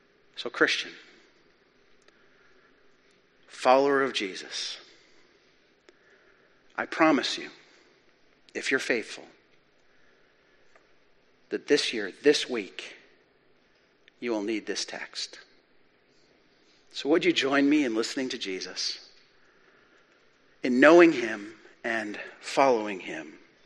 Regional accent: Calgary, Alberta, Canada; now in Lower Mainland, Canada; I grew up in Calgary where there is snow. I am now a lower mainland driver.

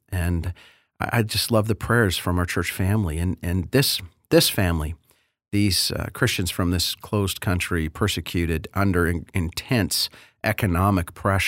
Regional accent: Canada; being Canadian and thinking like a Canadian

